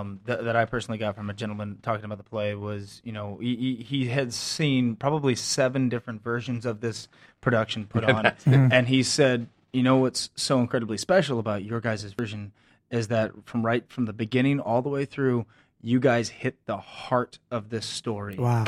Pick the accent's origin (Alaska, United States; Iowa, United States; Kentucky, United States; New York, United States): Alaska, United States; Eagle River; You know, I'm originally from Alaska. Mm-hmm. I grew up in a small little town in Eagle River